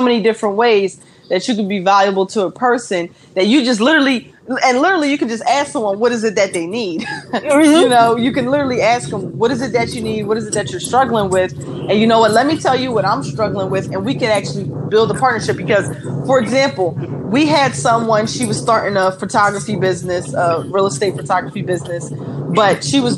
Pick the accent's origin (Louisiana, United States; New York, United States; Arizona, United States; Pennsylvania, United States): Pennsylvania, United States; Philadelphia; Yes, born and raised in Philadelphia. My family though is from Trinidad